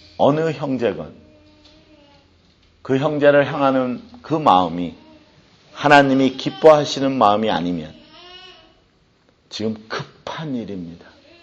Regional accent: South Korea; 나도 한국 사람인데 너무나 많이 봤어요

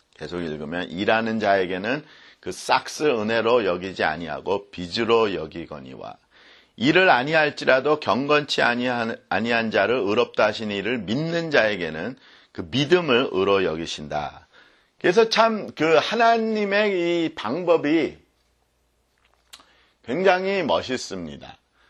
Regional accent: South Korea; 그러면 그 아브라함과 약속할 때 벌써 저도 한국인으로 태어나지만 벌써 그 약속에 포함이 되어 있고

